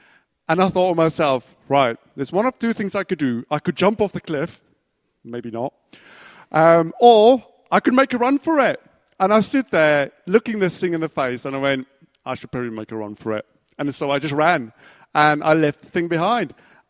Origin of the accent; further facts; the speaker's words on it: South Africa; When I was growing up in South Africa, we in school, we used to take trips to the field.